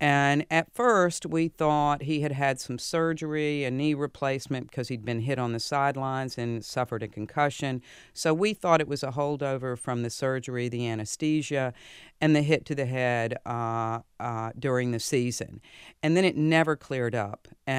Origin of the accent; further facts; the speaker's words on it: the South, United States; It's about growing up in the South in a football family from a girl's perspective